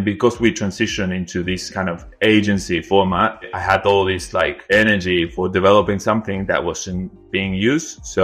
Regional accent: Argentina; English is a second language; moved away as an adult; now in Australia; I grew up in Argentina.

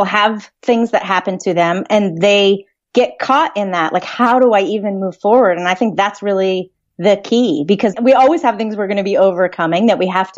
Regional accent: Vermont, United States; Yeah, I grew up in Vermont, which is a beautiful place to live.

